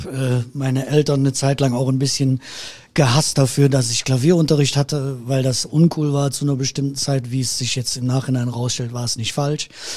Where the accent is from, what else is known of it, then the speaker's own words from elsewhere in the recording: Erkelenz, North Rhine-Westphalia, Germany; Aber meine Heimat ist und bleibt Erkelenz.